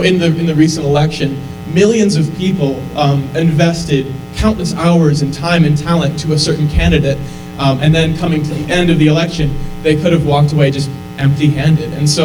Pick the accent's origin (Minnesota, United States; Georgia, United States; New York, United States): Minnesota, United States; Like he said, I am from Minnesota.